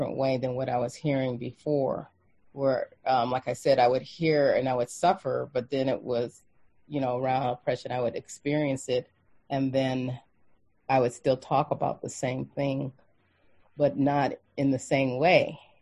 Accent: Los Angeles, California, United States; Now, I was in Los Angeles when that, I'm from Los Angeles.

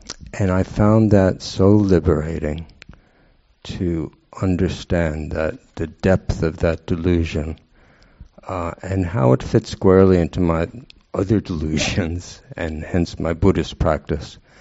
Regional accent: United States; born there; because I was born white in America

